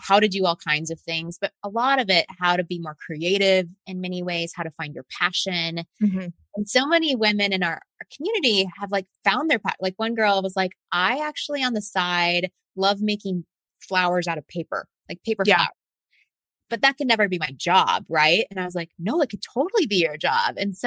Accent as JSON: {"language": "English", "region": "Texas", "country": "United States", "tie": "born or raised there", "said": "So I was born and raised in Texas. I fell in love with creativity as a little girl."}